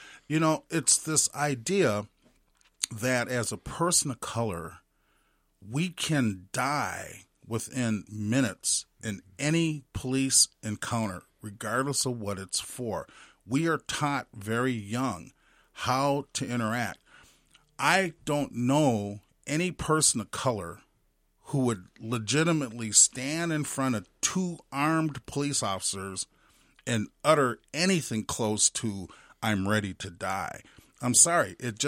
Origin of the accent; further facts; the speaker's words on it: Minneapolis, Minnesota, United States; I'm born and raised in Minneapolis and grew up in North Minneapolis.